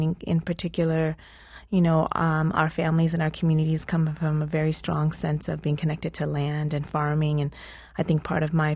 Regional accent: Hamtramck, Michigan, United States; also born or lived in Detroit; We were resettled in Detroit, Michigan. So I grew up in Hamtramck, and then I grew up in Detroit most of my life, and then a little bit in the suburbs.

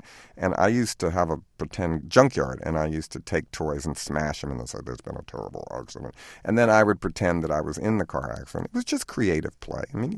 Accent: Baltimore, Maryland, United States; growing up in Baltimore, I every night would go down to the Hippodrome or the Mayfair or the New and see blaxploitation movies.

